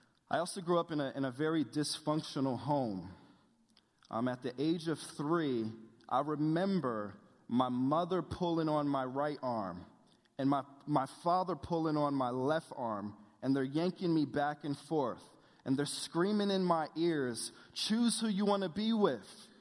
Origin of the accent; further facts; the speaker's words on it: Willingboro, New Jersey, United States; born there; I'm 29 years old. I was born in Woolenboro, New Jersey. Woolenboro, New Jersey is a suburb, but some people would say it's a ghetto suburb.